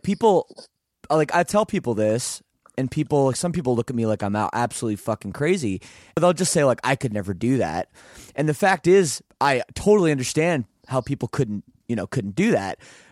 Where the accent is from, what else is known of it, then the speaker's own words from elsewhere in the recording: Oakville, Ontario, Canada; also born or lived in Toronto; I grew up here in Oakville. And, I lived in Toronto for, 6 years.